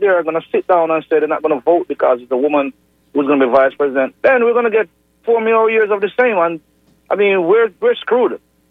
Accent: Jamaica; I've been living here 23 years. I'm from Jamaica.

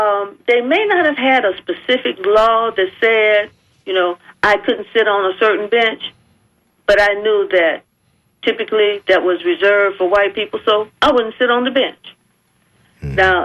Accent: Tampa, Florida, United States; I was born and raised in the Latin quarters, Ybor City, in Tampa, just before the middle of the 20th century.

